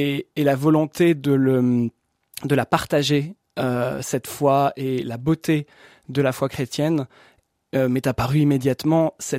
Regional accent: Strasbourg, Grand Est, France; Alors, je viens de Strasbourg, donc une ville et une région qui est très œcuménique, dans laquelle j'ai suivi une éducation catholique, mais je suis d'une famille originellement protestante.

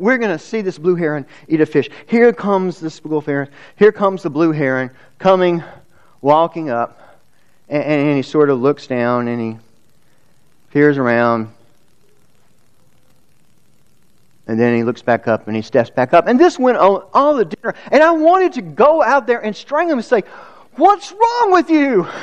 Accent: Georgia, United States; I grew up on Lake Lanier, so I'm well aware of what they look like.

